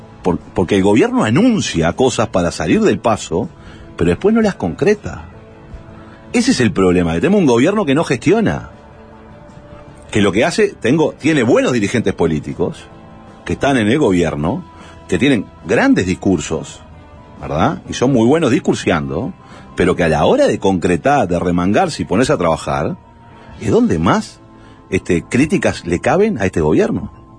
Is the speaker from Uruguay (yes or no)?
yes; Montevideo, Uruguay; Yo soy hijo de las políticas culturales de la izquierda uruguaya, porque yo vengo de la Gruta de Lourdes